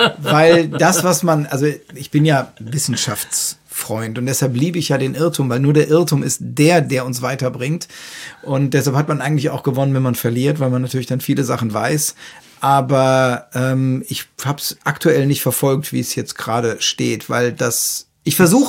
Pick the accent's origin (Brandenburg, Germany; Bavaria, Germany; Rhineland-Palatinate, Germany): Rhineland-Palatinate, Germany; Ich bin Pfälzer. Ich bin zur, also mein Vater kommt aus der Pfalz, Ludwigshafen, aus Lö.